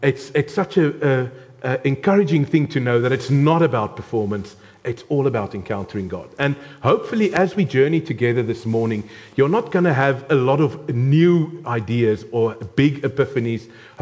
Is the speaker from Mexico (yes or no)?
no; South Africa; accent: South African; my accent. As I am 100% a South African, and this is the accent.